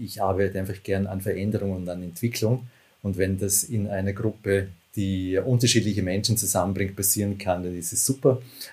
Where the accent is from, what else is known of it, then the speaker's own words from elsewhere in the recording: Vorarlberg, Austria; Ich bin im Bregenzerwald aufgewachsen und kenne natürlich die Berge aus dem Bregenzerwald, aber ansonsten bin ich eher vielleicht ein Stadtmensch.